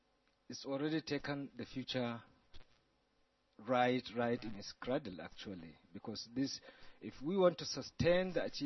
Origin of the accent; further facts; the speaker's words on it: Nigeria; I am from Nigeria